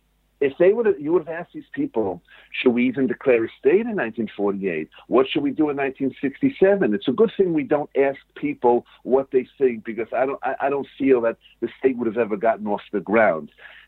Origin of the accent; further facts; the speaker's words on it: Long Island, New York, United States; moved away as an adult; now in Israel; I moved here from Long Island, New York, not because the KKK was burning crosses on my lawn or because they were painting swastikas on my house. I came to this country with my wife and children